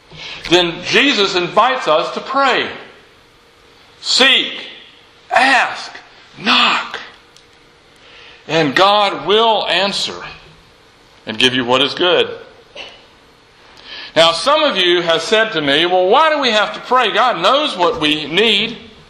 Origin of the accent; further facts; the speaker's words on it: Asheville, North Carolina, United States; near my hometown of Asheville.